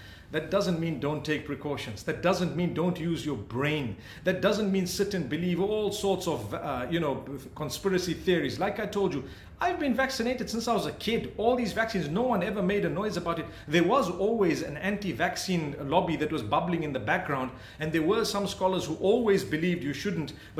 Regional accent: Zimbabwe; So personally, I was born and raised in Zimbabwe.

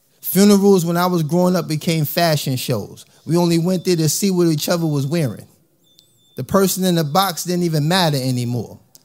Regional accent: United States; I come from America. I'm pretty sure y'all peep into the media and things that's going on in our country.

